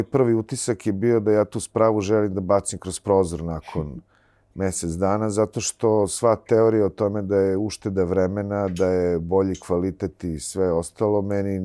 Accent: Pristina, Pristina District, Kosovo; moved away as an adult; now in Belgrade, Serbia; Osnovne studije sam završio u Prištini, ja sam rođen u Prištini, tamo sam živeo, završio sve škole i fakultet, nakon čega sam došao u Beograd na specijalizaciju

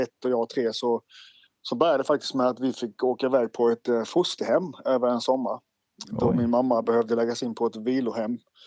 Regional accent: Oskarström, Halland County, Sweden; born there; Min kropp är 29. Och jag är född i Oskarström, som ligger utanför Halmstad. En liten by på 2-3 tusen personer.

